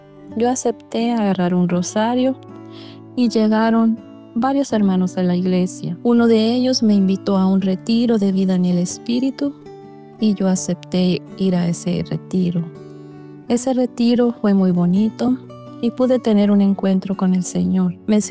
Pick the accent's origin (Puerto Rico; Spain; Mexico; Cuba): Mexico; born there; Nací en México en una familia católica. Soy la mayor de 6 hermanos.